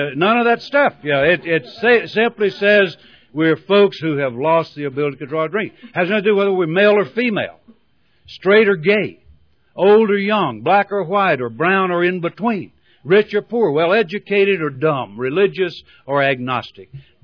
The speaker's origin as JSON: {"language": "English", "region": "the South", "country": "United States", "tie": "born there", "said": "Now, I was born down in the South. I know it don't sound like it, but I married a Canadian and she's ruined my brogue. I was born in the Bible Belt"}